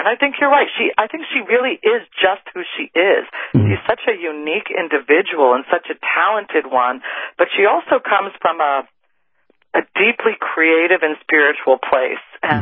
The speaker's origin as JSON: {"language": "English", "town": "Cincinnati", "region": "Ohio", "country": "United States", "tie": "born or raised there", "said": "Well, I grew up in Cincinnati, and I was a huge country music fan and loved … growing up."}